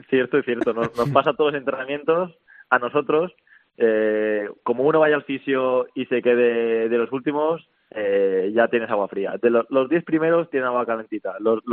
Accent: Xàtiva, Valencian Community, Spain; Soy de Valencia.

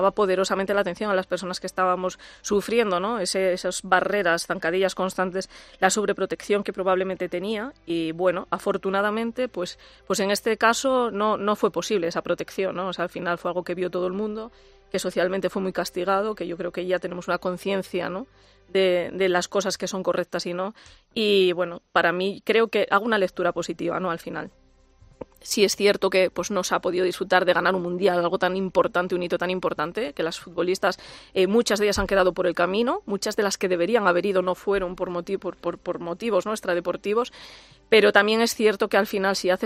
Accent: Asturias, Spain; Yo tenía mi trabajo en Asturias, era directora general de deporte allí en mi tierra.

